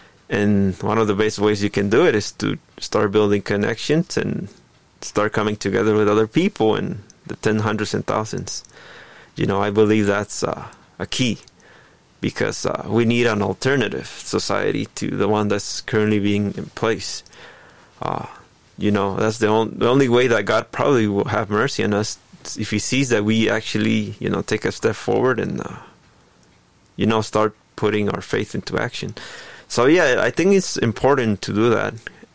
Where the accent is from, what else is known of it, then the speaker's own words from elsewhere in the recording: Los Angeles, California, United States; I come from Southern California, the Los Angeles area.